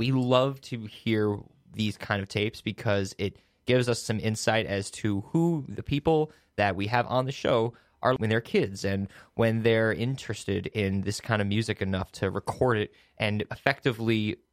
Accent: Woodstock, New York, United States; I grew up in Woodstock, New York, in the Hudson Valley

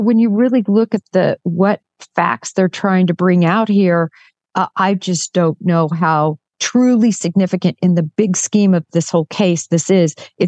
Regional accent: Nebraska, United States; also born or lived in Kansas; I grew up in Nebraska and Kansas, that is a lot of snow

